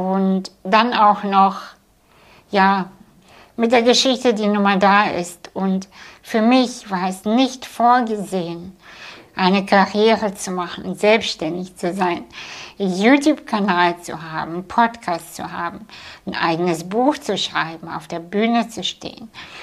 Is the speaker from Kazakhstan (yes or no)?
yes; Kazakhstan; Und ich bin in Kasachstan geboren, vor 37 Jahren. Und ich in einem Dorf, was nicht mal auf Google Maps zu finden ist.